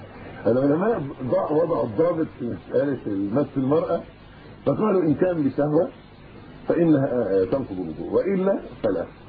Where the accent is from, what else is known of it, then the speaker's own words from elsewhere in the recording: Egypt; حتى عندنا في مصر وفي غيره في كل مكان